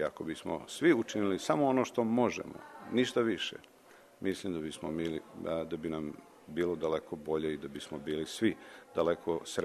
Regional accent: Serbia; Lično mislim, i kao sveštenik, i kao Srbin, i kao čovek, da je mnogo bolje da 100 ljudi daju po, ne znam, $100, nego da jedan da 100.000 dolara.

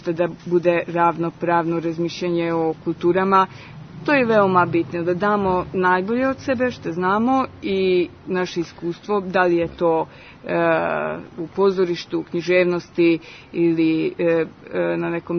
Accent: Subotica, Vojvodina, Serbia; Kažem, ja iz Subotice, iz Vojvodine.

